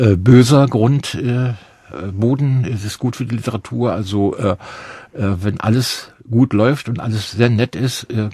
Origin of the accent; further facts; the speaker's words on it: Germany; first language German; diese Deutschen sind für mich die Autoren meiner Muttersprache, meiner Sprache und die sind für mich dann schon wohl wichtiger, prägender. Ja, das Prägende, glaube ich, ist es. Und da bin ich von Deutschland sehr stark geprägt, von der deutschen Sprache